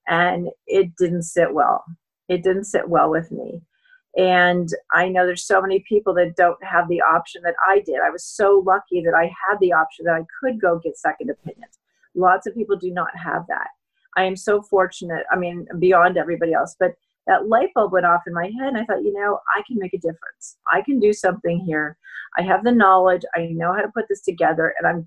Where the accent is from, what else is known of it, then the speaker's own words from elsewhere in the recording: Colorado, United States; I grew up in Colorado. And even within my high school of 100 graduating kids, 7 other people have MS, which is pretty much considered an epidemic.